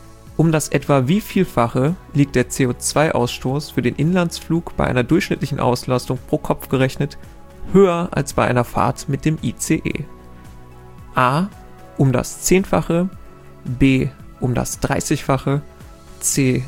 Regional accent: Rhineland, Germany; Als Rheinländer muss ich mich sehr anstrengen, nicht einfach Viertel zu sagen, aber ich glaube, Viertel ist etwas hochdeutscher.

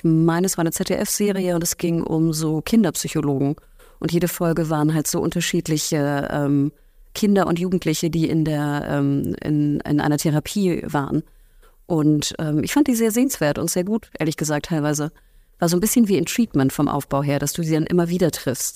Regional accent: Hamburg, Germany; und ich bin Hamburgerin

